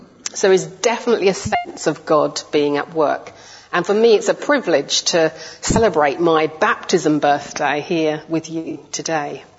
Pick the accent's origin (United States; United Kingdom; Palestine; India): United Kingdom; Birmingham, West Midlands; now in London, United Kingdom; I was living in London at the time, I'm originally from Birmingham